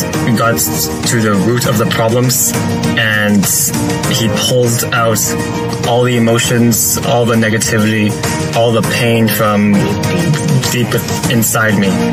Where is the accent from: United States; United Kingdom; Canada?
Canada; Toronto, Ontario; I'm from Toronto. I'm Asian, half Chinese, half Vietnamese.